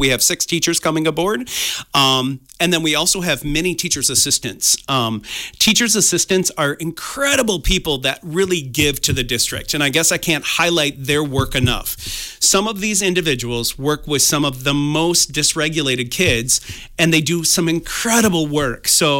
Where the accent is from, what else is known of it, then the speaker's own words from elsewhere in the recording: Fennimore, Wisconsin, United States; Again, I grew up in the Fenimore Boscobel area, and we knew there were some small towns around us, but it seemed like everybody went to Fenimore, right?